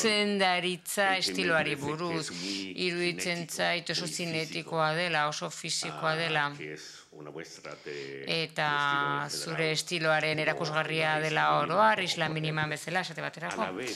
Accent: Seville, Andalusia, Spain; Ni Sevillakoa naiz eta asko gustatu zait ikustea Sevilla berreginda.

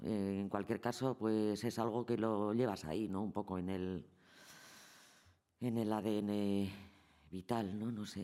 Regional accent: Basque Country, Spain; pues somos vascas, tenemos una edad, hemos vivido mucho

